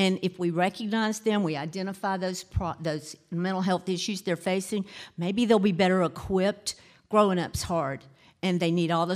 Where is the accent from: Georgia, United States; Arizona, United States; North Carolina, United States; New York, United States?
North Carolina, United States; Charlotte; You know, like I said, I am a native, so I want Charlotte, my hometown, to be the world-class city that we aspire to be.